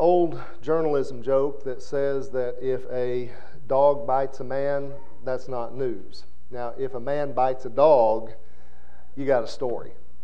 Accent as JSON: {"language": "English", "town": "Blytheville", "region": "Arkansas", "country": "United States", "tie": "born or raised there", "said": "She's from Oklahoma, and I grew up in Blytheville, Arkansas."}